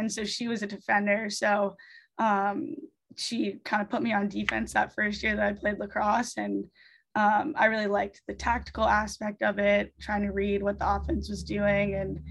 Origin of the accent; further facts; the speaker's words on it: Virginia, United States; being able to play in Virginia, my home state, is really exciting. We'll have a lot of family coming out.